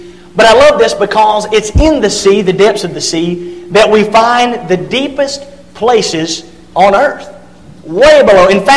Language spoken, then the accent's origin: English; Georgia, United States; I was born and raised in Northwest Georgia. Always been a Braves fan